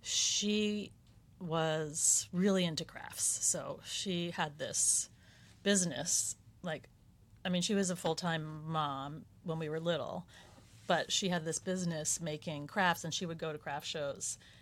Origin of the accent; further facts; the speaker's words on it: Westchester, New York, United States; I grew up in Westchester.